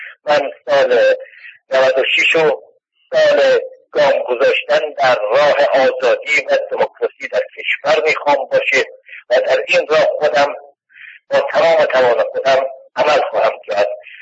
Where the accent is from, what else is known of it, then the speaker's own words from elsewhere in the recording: Iran; من به عنوان یک ایرانی که ایران دوست دارم